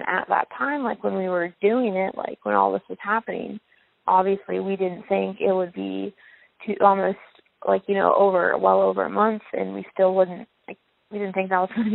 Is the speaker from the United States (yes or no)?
yes; Wilmington, United States; we're from Wilmington. There's like three different law enforcement agencies in this town.